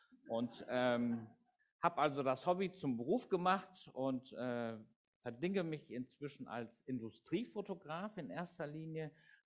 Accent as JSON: {"language": "German", "town": "Düsseldorf", "region": "North Rhine-Westphalia", "country": "Germany", "tie": "born or raised there", "also_born_or_lived": "Frankfurt", "said": "vielleicht noch 56 bin ich. Geboren in Frankfurt, aufgewachsen in Düsseldorf. So ein bisschen Rheinländer steckt dann doch noch in mir."}